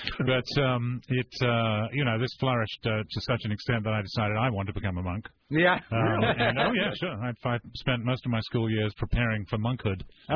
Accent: England, United Kingdom; I didn't realize it was second base because I was growing up in England, of course.

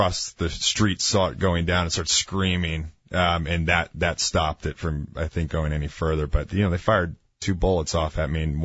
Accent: St. Louis, Missouri, United States; Traveling with my two brothers and a friend that we grew up with in St. Louis.

